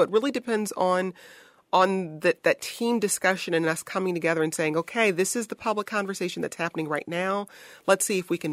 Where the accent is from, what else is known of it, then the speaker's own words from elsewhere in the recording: Detroit, Michigan, United States; I'm a Midwesterner. I grew up in Detroit.